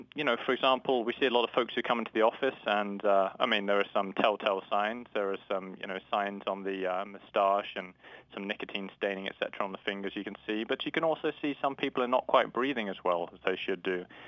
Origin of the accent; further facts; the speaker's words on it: London, United Kingdom; moved away as an adult; now in United States; So I grew up in London and did my medical school training there, and I've been in the States about 12 years now and did all my surgical residency and fellowship and vascular training in the States.